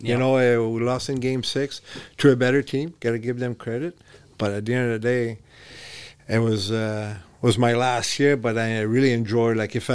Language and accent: English; Montreal, Quebec, Canada; I was a little guy growing up in Montreal.